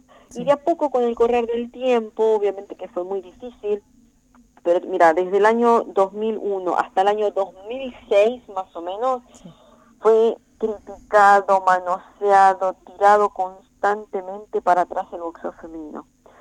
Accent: Argentina; Actualmente soy la única argentina en ser campeona mundial de las cuatro entidades en la categoría Super Gallo.

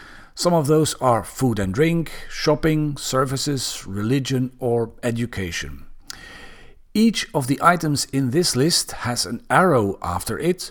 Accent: Belgium; like my home country Belgium.

